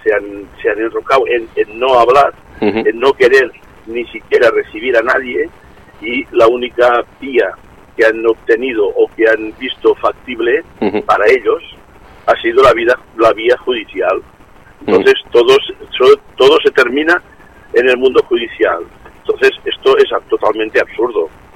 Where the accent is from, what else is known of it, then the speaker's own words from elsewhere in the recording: Girona, Catalonia, Spain; now in Barcelona, Spain; yo soy de Girona, entonces ahora concretamente en este momento estoy en Barcelona.